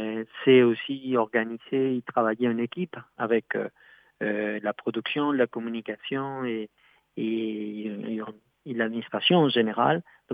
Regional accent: Argentina; now in Brest, France; Oui, exactement. Je suis argentin.

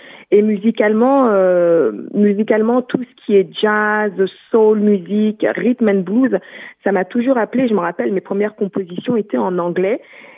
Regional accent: Kinshasa, DR Congo; je suis du coup du Congo, Kinshasa.

